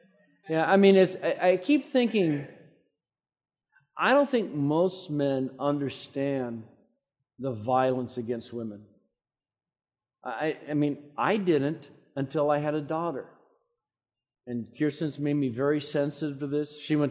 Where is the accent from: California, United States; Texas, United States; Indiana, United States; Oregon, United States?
California, United States; I'm from California, so that's...